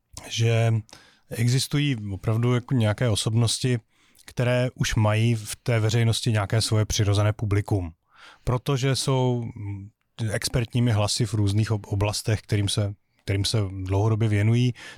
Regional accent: Břeclav, South Moravian Region, Czechia; sám z Jižní Moravy pocházím. Já pocházím z Břeclavy, což je město na, na, na slovensko-rakousko-moravském pomezí.

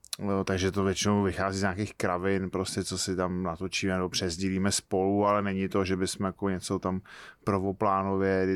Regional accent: Cheb, Karlovy Vary Region, Czechia; jsem byl původem, jsem z Chebu, ze západu, a tam byla prostě i němčina

